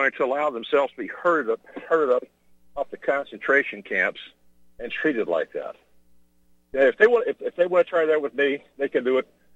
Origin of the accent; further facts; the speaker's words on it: Louisiana, United States; reminds me exactly of what I remember from growing up in Louisiana.